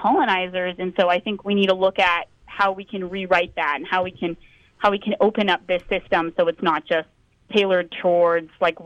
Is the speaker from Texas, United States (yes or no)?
yes; El Paso, Texas, United States; So I'm from Paso, and I just graduated high school